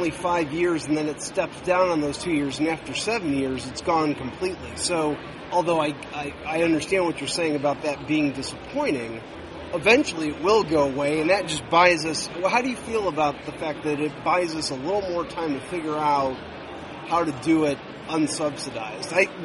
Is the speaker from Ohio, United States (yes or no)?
yes; Cleveland, Ohio, United States; I'm from Cleveland, Ohio, where we get about, I'd say on average, 3 days of sun a year.